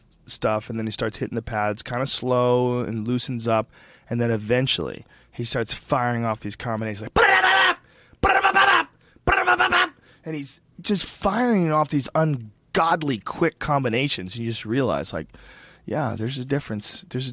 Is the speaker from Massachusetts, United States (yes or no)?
yes; Boston, Massachusetts, United States; also born or lived in New Jersey; I was born in New Jersey, and I grew up in Boston.